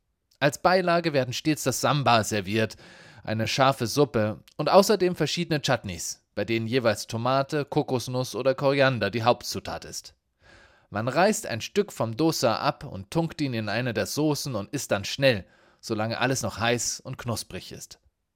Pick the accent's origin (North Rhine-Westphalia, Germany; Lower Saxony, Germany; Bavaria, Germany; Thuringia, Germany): Bavaria, Germany; now in Berlin, Germany; In Bayern, wo ich aufgewachsen bin, hält sich der Herbst an die Vorschrift, dass er milde und sonnig zu sein hat.